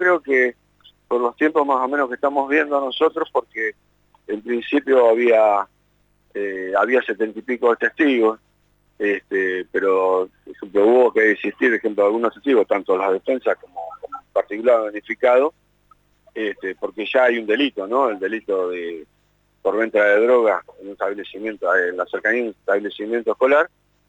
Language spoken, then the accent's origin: Spanish; Mar del Plata, Buenos Aires Province, Argentina; No, nosotros somos de Mar del Plata.